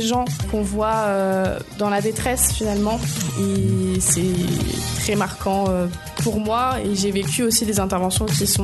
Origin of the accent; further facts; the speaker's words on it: Villevallier, Bourgogne-Franche-Comté, France; also born or lived in Auxerre; j'ai 21 ans et je suis originaire de Villevallier.